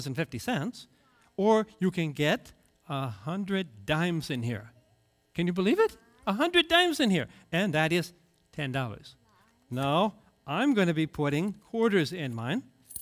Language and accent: English; Missouri, United States; The show me state. I'm from Missouri. Skeptical people.